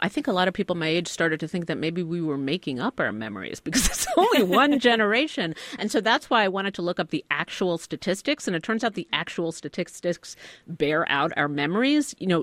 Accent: Queens, New York, United States; I grew up in Queens, which is in New York

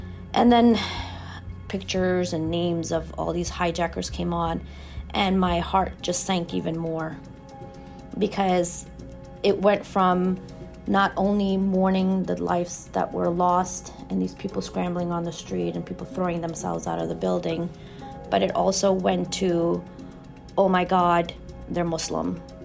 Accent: New York City, New York, United States; now in Sterling, United States; I live in Sterling, Virginia. I grew up in New York City.

